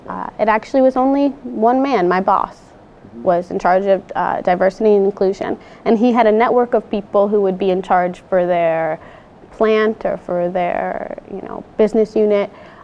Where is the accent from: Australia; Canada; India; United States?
United States; but I'm American, so they understood I didn't get it